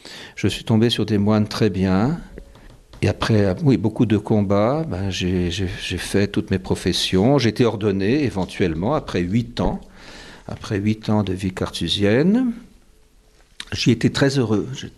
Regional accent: Porto Alegre, Rio Grande do Sul, Brazil; je suis né au Brésil. J'ai fait mes études au Brésil, mon service militaire. Et j'ai été élevé par des jésuites au Brésil, qui étaient très bien. C'était le meilleur collège de la ville. La ville, c'est la ville de Porto Alegre, la capitale du Rio Grande do Sul.

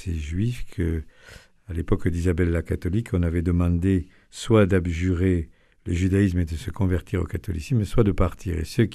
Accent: Pyrenees, France; je suis un Pyrénéen d'origine, donc... Pour nous, déjà, le nord de la Garonne, c'est compliqué.

